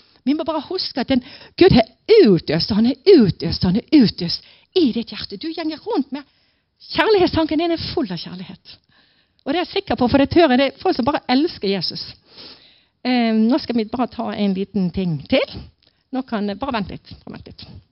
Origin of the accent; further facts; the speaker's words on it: Agder, Norway; Vet, jeg er sørlending. Og på Sørlandet, når du kommer på besøk til folk, og du skal ha kaffe, så spør du folk